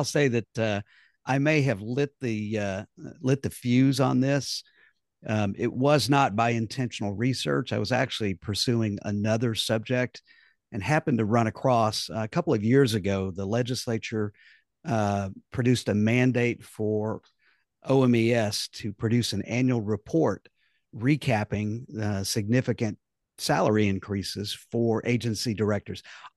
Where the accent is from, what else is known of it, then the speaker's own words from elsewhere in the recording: Del City, Oklahoma, United States; I am the elected representative for my hometown, which is Del City, and the surrounding community that other people call South Oklahoma City, and I refer to as the suburbs of Del City.